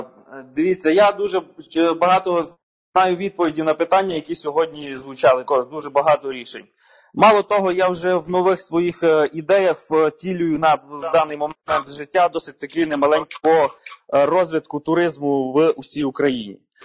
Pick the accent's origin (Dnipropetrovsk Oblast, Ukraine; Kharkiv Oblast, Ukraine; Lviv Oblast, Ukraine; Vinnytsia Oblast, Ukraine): Dnipropetrovsk Oblast, Ukraine; от я з Міжівського району, я рахую, що в нас досить тут ще така глуш від міста якогось